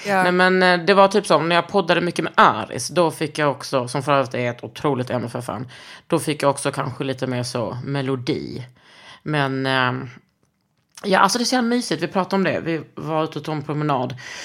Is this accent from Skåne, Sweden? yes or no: yes; Skåne, Sweden; accent: Scanian; Du menar om jag ökar min skånska?